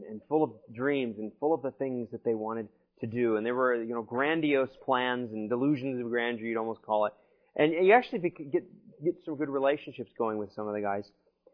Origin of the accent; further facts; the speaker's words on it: the South, United States; Like they might say down in the South. And I grew up in the South, so I can say that.